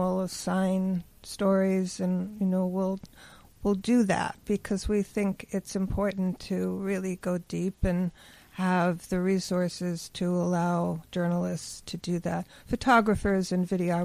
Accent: Brooklyn, New York, United States; I grew up in Brooklyn, and I lived in Manhattan for decades, and I loved it.

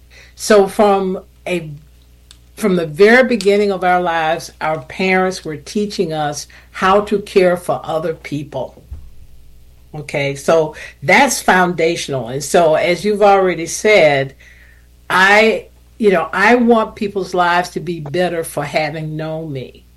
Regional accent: South Carolina, United States; Yes, I grew up in South Carolina. It's a small town, 5,000 people nestled in the foothills of the beautiful Blue Ridge Mountains.

